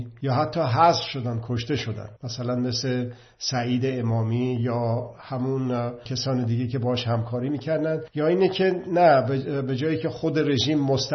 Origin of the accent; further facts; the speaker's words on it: Iran; الان 80 میلیون ما ایرانی هستیم داخل ایران